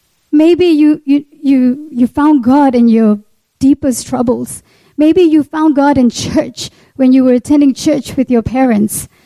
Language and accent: English; Sabah, Malaysia; I am from Sabah, Malaysia. Who's Sabahans here? Woohoo! Yes. I come from a Muslim family.